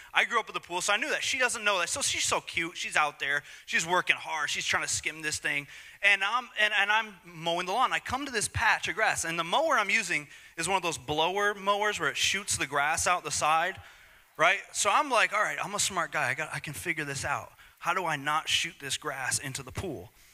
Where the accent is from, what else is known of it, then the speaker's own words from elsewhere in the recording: Long Island, New York, United States; Now, we're from Long Island. We've been youth pastors and young adult pastors in Long Island for the last 11 years.